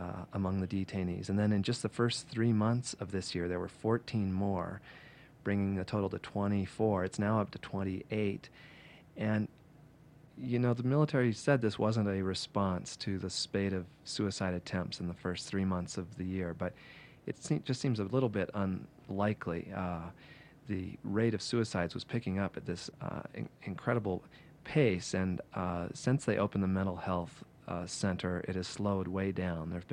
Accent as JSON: {"language": "English", "country": "United States", "said": "But as an American, I like to think we will deal with them in a humane way."}